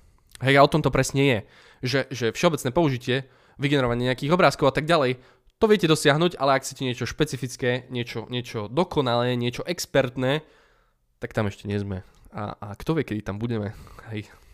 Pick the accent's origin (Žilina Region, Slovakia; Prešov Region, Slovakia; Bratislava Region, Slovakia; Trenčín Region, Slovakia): Žilina Region, Slovakia; Trstená; ja pochádzam zo Slovenska, z Trstenej